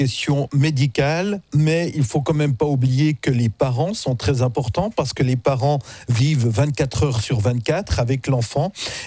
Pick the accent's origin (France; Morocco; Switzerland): Switzerland; chez nous, en Suisse